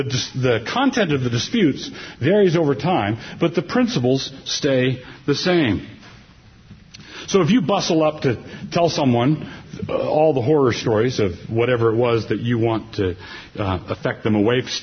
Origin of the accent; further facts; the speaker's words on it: Pacific Northwest, United States; we're from the Pacific Northwest. Our part of the world is rapidly turning into a big bunch of coffee snobs.